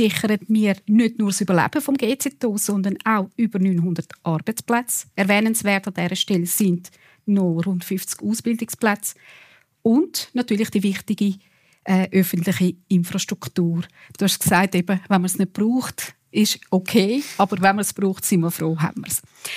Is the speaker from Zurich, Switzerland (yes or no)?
yes; Wald, Zurich, Switzerland; von der Gemeinde Wald, wo ich aufgewachsen bin